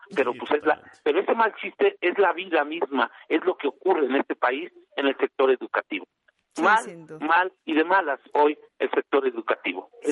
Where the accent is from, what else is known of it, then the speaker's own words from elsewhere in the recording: Mexico; lo único que sí te puedo decir es que somos mexicanos.